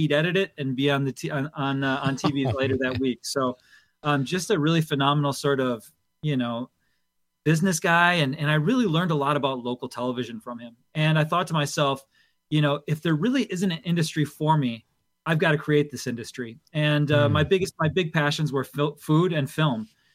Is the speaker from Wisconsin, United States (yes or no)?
yes; Milwaukee, Wisconsin, United States; The filmmakers and the folks that I grew up with in Milwaukee